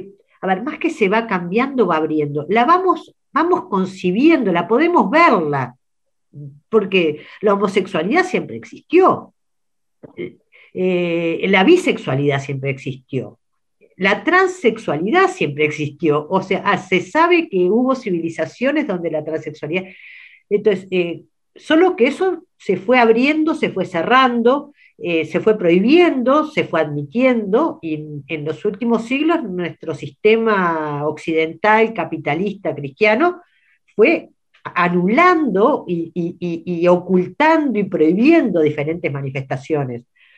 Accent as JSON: {"language": "Spanish", "region": "Montevideo", "country": "Uruguay", "tie": "born or raised there", "said": "yo me crié en el Prado, y esa canción … nombra muchos lugares del Prado que son mi infancia, y tiene una cosa que me encanta, que es... y que me gusta del Prado y me gusta de Montevideo"}